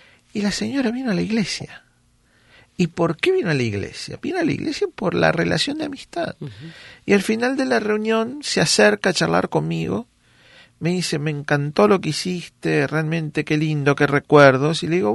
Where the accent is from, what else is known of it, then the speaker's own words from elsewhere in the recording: Santa Fe, Argentina; now in Houston, United States; conocí en mi ciudad natal de Santa Fe, Argentina.